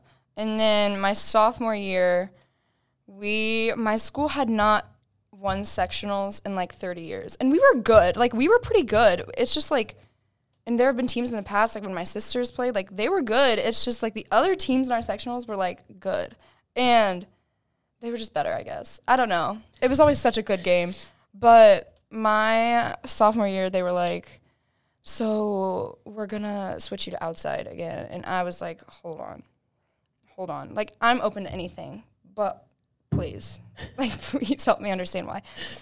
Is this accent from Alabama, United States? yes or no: no; Brownsburg, Indiana, United States; I am from Brownsburg, Indiana. I have 4 siblings, 3 sisters, 1 brother, and the brother's the youngest.